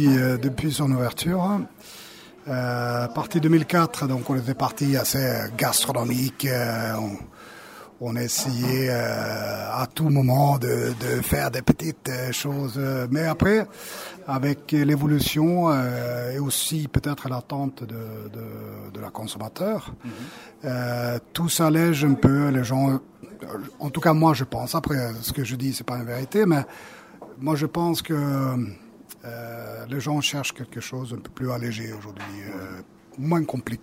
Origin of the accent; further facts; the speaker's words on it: Sweden; French is a second language; now in France; Bon, déjà, avec l'accent, on soupçonne quand même que je viens d'ailleurs. Donc, je viens de Suède.